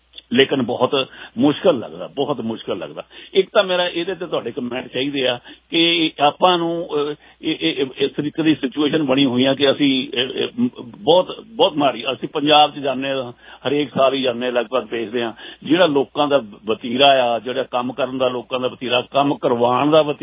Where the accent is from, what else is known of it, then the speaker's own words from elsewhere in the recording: Punjab, India; ਜਦੋਂ ਅਸੀਂ ਆਪਣੇ ਆਪ ਹੀ ਆਪਾਂ ਪੰਜਾਬੀ ਹੋਈ ਪੰਜਾਬ ਦਾ ਬੇੜਾ ਗਰਕ ਕਰਨ ਤੇ ਤੁਰੇ ਹੋਏ ਆ